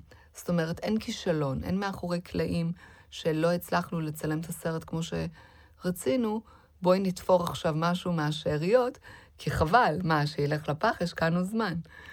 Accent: Tehran, Tehran Province, Iran; now in Israel; והיא בזמנו קודם לכן גרה בשכונה שגדלתי בה גם אני

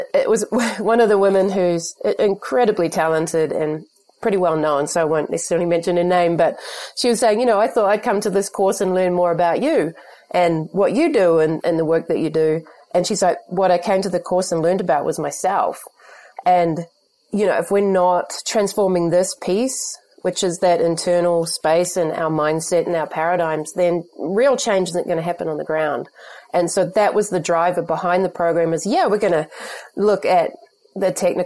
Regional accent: New Zealand; as a New Zealander, we're very connected to the rural community more than many other societies.

